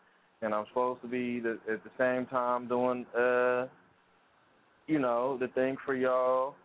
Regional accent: Columbus, Ohio, United States; And lately, I got a couple people from my hometown, Columbus.

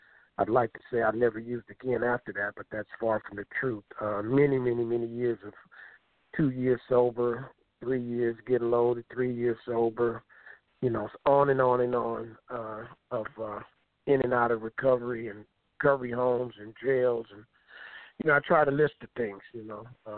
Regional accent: Los Angeles, California, United States; I'm born and raised in South Central L.A., went to the South Central schools.

